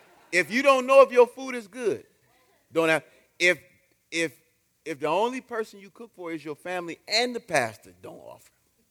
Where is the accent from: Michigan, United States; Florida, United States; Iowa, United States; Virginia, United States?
Michigan, United States; Detroit; When I grew up in Detroit, Michigan, every movie theater we have has metal detectors. My whole life.